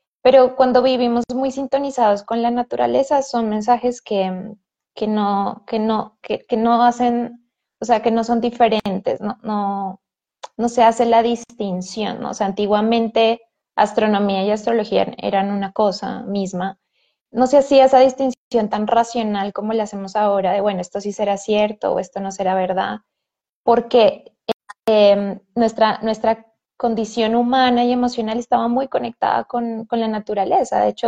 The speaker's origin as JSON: {"language": "Spanish", "country": "Colombia", "tie": "born there", "said": "que nací en Colombia, que tengo tal edad y que soy mujer"}